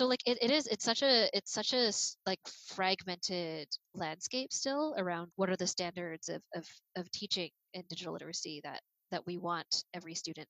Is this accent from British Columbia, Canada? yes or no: no; Toronto, Ontario, Canada; born there; I was born in Toronto